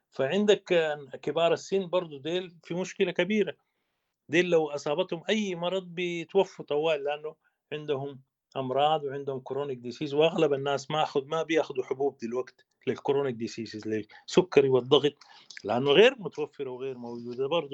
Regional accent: Sudan; فنحن ما عندنا حل إلا نقعد كسودانيين ونوعى بالأثر السلبي للحرب

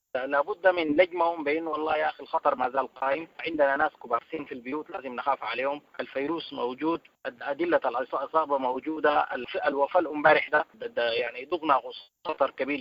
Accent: Sudan; نحن اصلا كسودانيين عندنا ثقافه القطيع الاجتماعي

